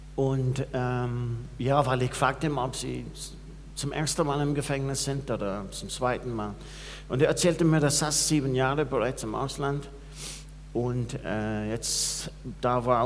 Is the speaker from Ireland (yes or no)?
yes; Ireland; Also ich bin Ire, ich komme aus einem Land, das sehr katholisch geprägt ist. In die 80er Jahre, als ich groß geworden bin